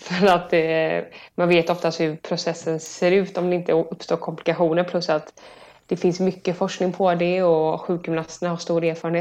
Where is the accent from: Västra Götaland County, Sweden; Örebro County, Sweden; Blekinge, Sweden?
Västra Götaland County, Sweden; Partille; jag har ändå byggt ett bra kontaktnät här hemma i Partille, Göteborg, efter alla mina år